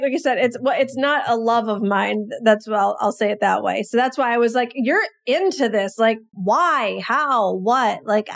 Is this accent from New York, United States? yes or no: no; Detroit, Michigan, United States; just hearing that you're from Chicago, I'm from Detroit